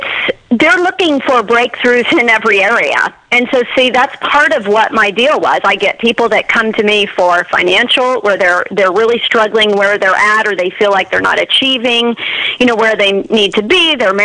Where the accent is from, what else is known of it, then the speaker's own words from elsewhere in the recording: Iowa, United States; I'm from the Midwest, so I grew up in small town Iowa, and, you know, just a very Midwestern type of family, middle class.